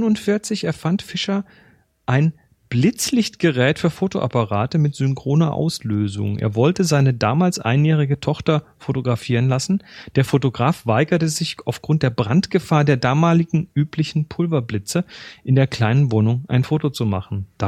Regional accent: Baden-Württemberg, Germany; born there; die haben zumindest ihren Ursprung ganz in der Nähe von da, wo ich geboren bin, in Tumlingen meines Wissens.

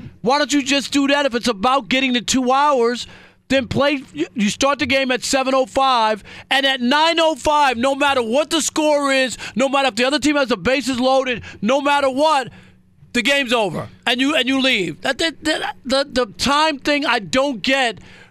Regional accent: New York, United States; when I was a kid growing up in New York, it would be a treat for the Mets to be on.

